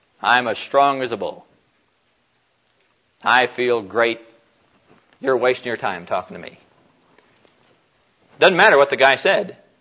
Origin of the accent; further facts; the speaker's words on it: Iowa, United States; Back in my hometown, back in Iowa, we had an old guy who was known as a town liar.